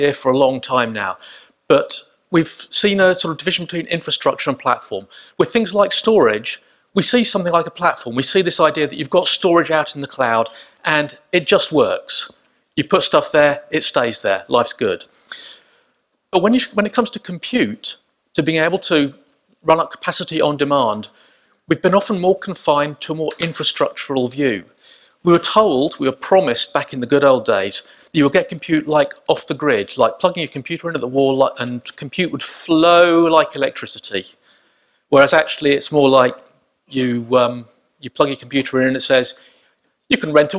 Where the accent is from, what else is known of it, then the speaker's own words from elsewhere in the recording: Wellington, New Zealand; but I'm from Wellington, so wind turbines.